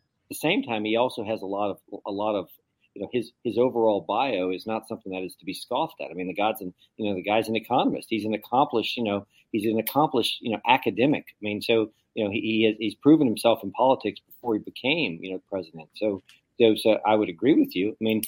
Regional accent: New Orleans, Louisiana, United States; I mean, I grew up in New Orleans.

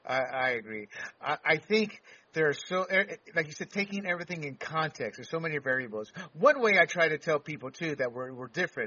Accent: Panama; I am technically a Latino and a Hispanic. Most of the Caribbean, Puerto Rico, Hispania, Hispanic, but I was born and raised in Panama as a Latino

